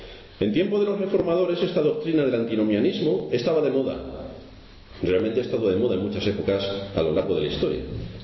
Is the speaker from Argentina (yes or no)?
no; Spain; Nosotros somos españoles. Como españoles que somos, tenemos que cumplir la ley del país en que vivimos.